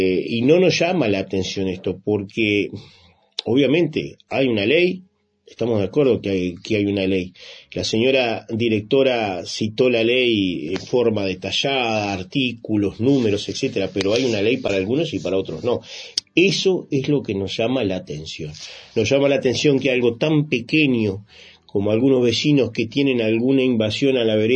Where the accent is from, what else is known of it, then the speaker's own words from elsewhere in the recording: Artigas, Uruguay; nos duele como artiguenses, nos duele como uruguayos